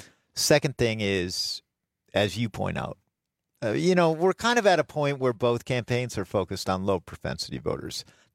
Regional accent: River Falls, Wisconsin, United States; some of whom are going around places like my hometown of River Falls and Hudson

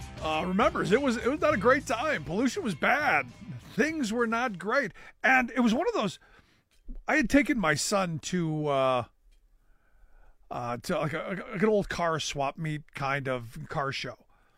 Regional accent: Cleveland, Ohio, United States; And look, Cleveland is, you know, and I say, look, my hometown of Cleveland gets a bad rap.

